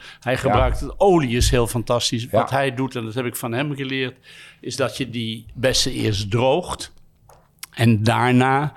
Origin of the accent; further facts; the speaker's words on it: Gelderland, Netherlands; Alhoewel de veenbes bij ons op de Veluwe natuurlijk wel eigenlijk een beetje iconisch gerecht is